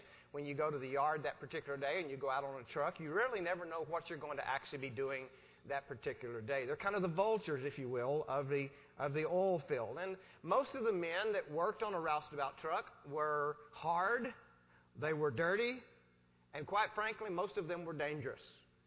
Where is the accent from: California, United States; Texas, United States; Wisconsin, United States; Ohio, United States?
Texas, United States; I am a West Texas boy. I grew up in West Texas.